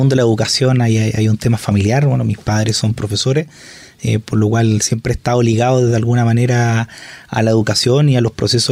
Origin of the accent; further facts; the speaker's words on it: Osorno, Los Lagos, Chile; yo soy oriundo de Osorno